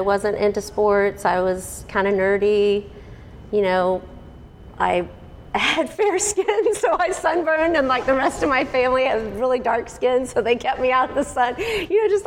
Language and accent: English; Houston, Texas, United States; You know, I grew up in Houston. We always lived close to water